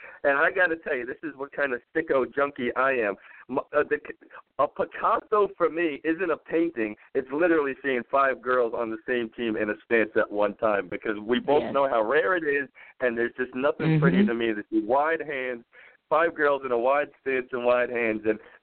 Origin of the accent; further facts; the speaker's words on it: New York, United States; But, Coach, you know, I'm a New Yorker, so I got to always keep it real as much as I can here.